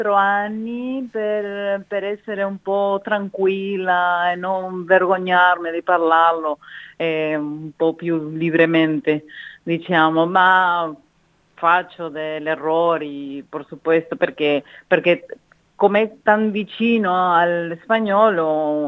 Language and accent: Italian; Uruguay; Italian is a second language; now in Italy; io sono cresciuta in Uruguay, mi ho formato come pittrice in Uruguay